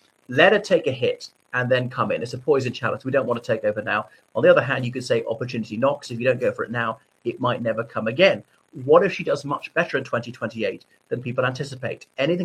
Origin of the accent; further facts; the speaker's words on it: Ireland; dear viewers. … from Ireland.